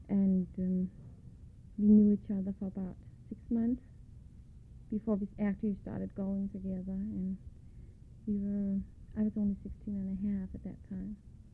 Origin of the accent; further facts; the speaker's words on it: Zealand, Denmark; also born or lived in Søndersø, Funen; We lived there for about 4 years after I was born, and then we moved to Sjælland, so I actually grew up in Sjælland.